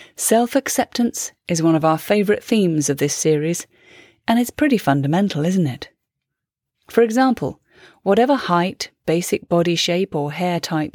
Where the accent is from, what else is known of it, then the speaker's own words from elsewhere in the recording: Wolverhampton, West Midlands, United Kingdom; When I was growing up in Wolverhampton, I never heard anyone say